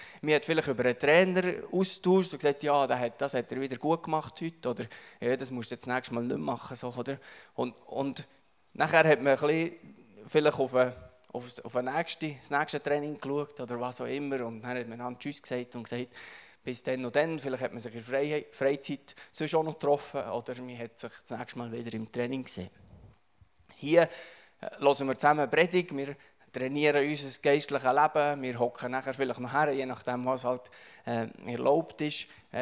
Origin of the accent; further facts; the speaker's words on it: Adelboden, Bern, Switzerland; now in Liebefeld, Switzerland; Ich bin ursprünglich aus Adelboden, bin dort aufgewachsen. Da bin ich ein bisschen stolz drauf. No. Fühle mich immer auch noch ein bisschen verbunden. Wohne jetzt im Liebefeld.